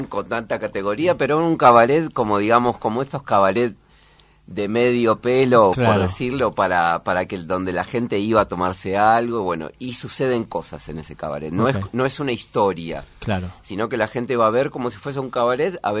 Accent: Santa Fe, Argentina; now in Buenos Aires, Argentina; yo soy de Santa Fe, cuando me vine a Buenos Aires.

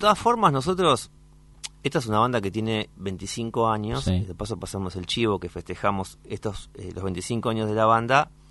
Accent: San Justo, Buenos Aires Province, Argentina; Yo soy de San Justo y toda esa zona, San Justo, la Casanova, la Ferrere, todo lo que es la Matanza para aquel lado.

